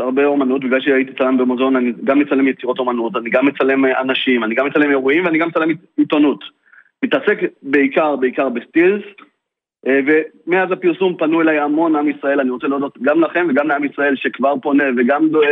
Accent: Mitzpe Dani, West Bank, Palestine; אני ממצפה דני

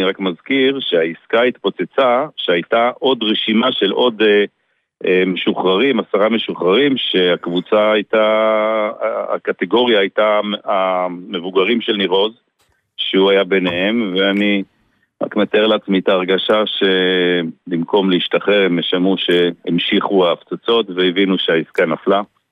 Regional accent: Beersheba, Southern District, Israel; אנחנו במשפחה מבאר שבע, אגב, גדלנו באותה שכונה שגלעד גדל.

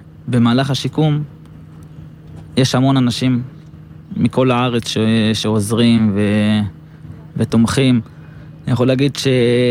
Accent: Beit She'an, Northern District, Israel; הוא גם גר לידי, אני מבית שאן

